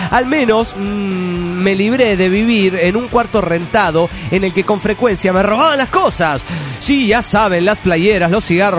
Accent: Argentina; Soy de Argentina.

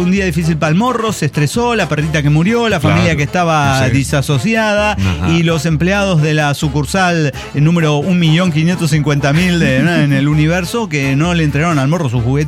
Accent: Oaxaca, Mexico; de Oaxaca.

